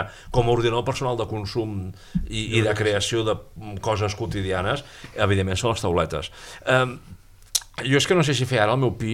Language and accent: Catalan; Catalonia, Spain; Com a català